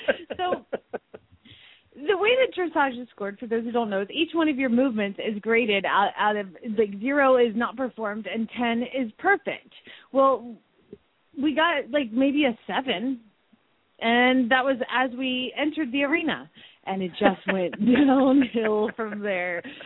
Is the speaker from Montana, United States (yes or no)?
no; Phoenix, Arizona, United States; from Phoenix, Arizona